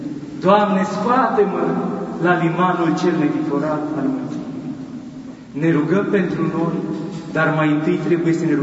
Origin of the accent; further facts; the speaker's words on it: Bistrița-Năsăud, Romania; În satul meu natal, spre Dumnezeu, din județul Bistrița Năsăud